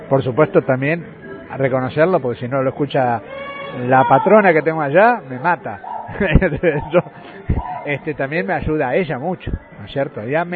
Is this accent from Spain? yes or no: no; Buenos Aires, Argentina; now in Posadas, Argentina; yo soy misionero por adopción. Yo vengo de Buenos Aires, hace 12 años que estoy acá en Misiones, en Posadas específicamente, y ya me considero un misionero más.